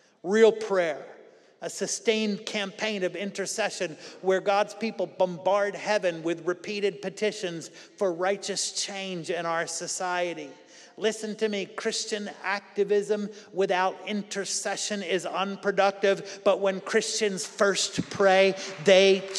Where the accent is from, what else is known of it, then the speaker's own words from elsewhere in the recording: Pennsylvania, United States; I grew up in Pennsylvania with Mennonites and Amish all around us.